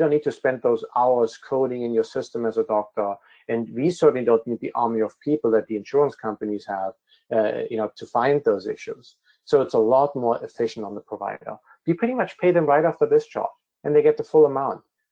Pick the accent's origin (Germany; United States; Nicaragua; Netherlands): Germany; I'm originally from Germany